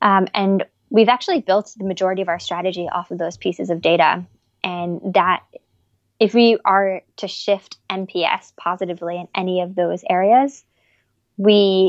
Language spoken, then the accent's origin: English; United States; Yeah, I mean, as an American, I just think Michelle Obama is just absolutely amazing.